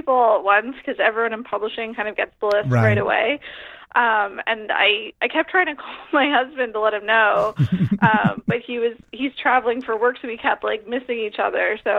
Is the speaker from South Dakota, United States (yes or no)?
no; New York, United States; I grew up on Long Island, and there's a case out here. I'm here now.